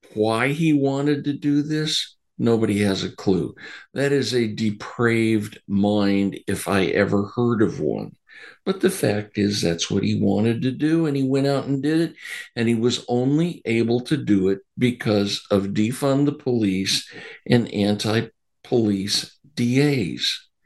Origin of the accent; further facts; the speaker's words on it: Seattle, Washington, United States; I grew up in the Seattle area, and mom would take me down to Nordstrom's to buy shoes